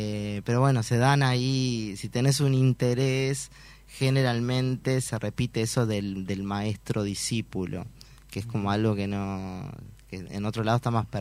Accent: Tacuarembó, Uruguay; Y bueno, la explicación no la sé, pero sí soy de Tacuarembó.

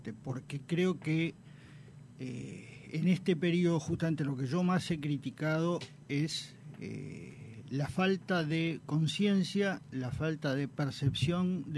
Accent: Montevideo, Uruguay; born there; also born or lived in Trinidad; Y nací en Montevideo, pero soy trinitario por adopción.

